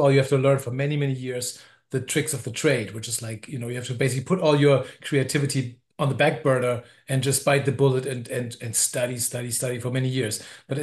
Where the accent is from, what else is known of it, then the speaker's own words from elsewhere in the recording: Hamburg, Germany; also born or lived in Berlin / Edinburgh / Vienna; I was born in Hamburg, Germany